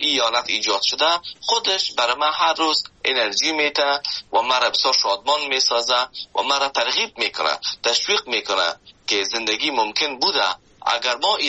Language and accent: Persian; Afghanistan; moved away as an adult; now in Canada